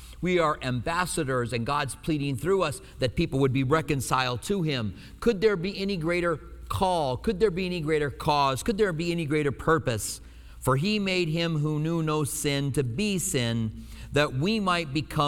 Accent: Albuquerque, New Mexico, United States; I grew up in Albuquerque, and Raul Reese was on the radio with Pastor Chuck Smith.

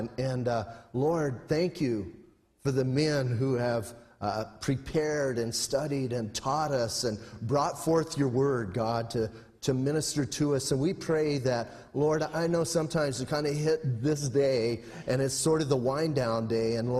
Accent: Bisbee, Arizona, United States; And yeah, I'm from Bisbee

